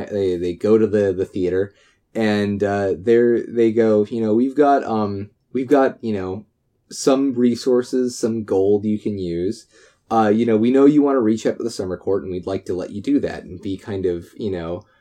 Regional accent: Virginia, United States; And I took them to my hometown, which is in Piedmont, Virginia, which isn't even the super mountainous area like the Appalachians.

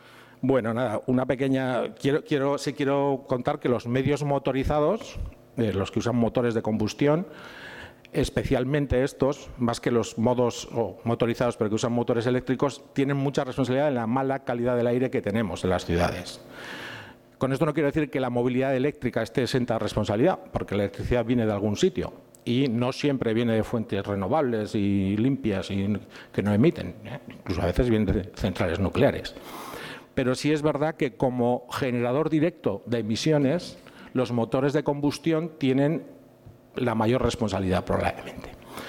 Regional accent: Eibar, Basque Country, Spain; yo soy de Eibar realmente, pero vengo todas las semanas a Donosti, unas veces por trabajo, otras por no

